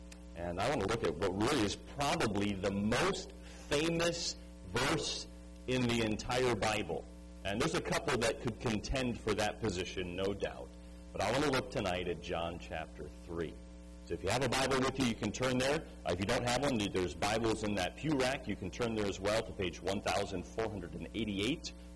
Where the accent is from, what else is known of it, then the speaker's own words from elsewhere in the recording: Bolingbrook, Illinois, United States; I was born in Naperville, raised in Bolingbrook, and we moved out to Montgomery.